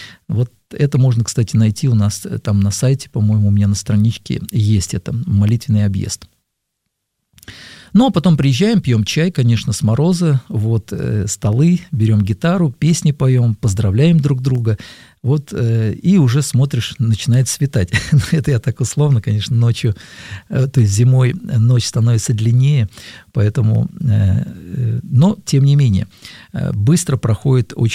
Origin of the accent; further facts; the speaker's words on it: Moscow, Russia; я люблю Москву, я москвич в третьем поколении, я благословляю этот город, и Господь, наверное, не случайно дал родиться в этом городе